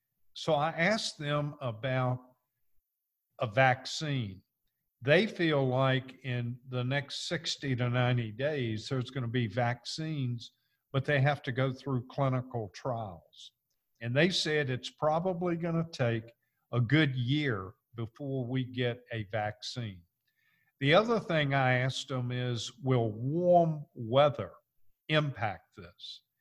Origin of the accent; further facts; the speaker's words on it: Virginia, United States; accent: crazy; also born or lived in Georgia; I was born and raised in Virginia, lived in Georgia, so I have a crazy accent.